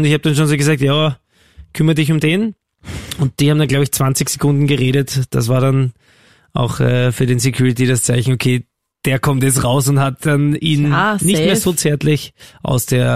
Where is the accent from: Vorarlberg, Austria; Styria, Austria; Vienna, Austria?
Vienna, Austria; total grindig, würde ich als Wiener sagen